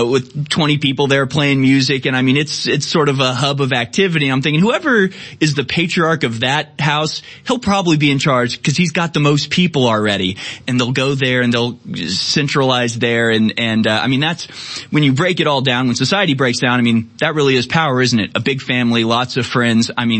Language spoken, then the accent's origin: English; Houston, Texas, United States; And I just think back to growing up in Houston and going through hurricanes.